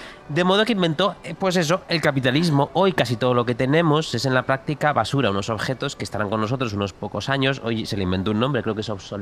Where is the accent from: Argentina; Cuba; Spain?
Spain; Galicia; No, como si gallego no soy friolero y no llevo medias.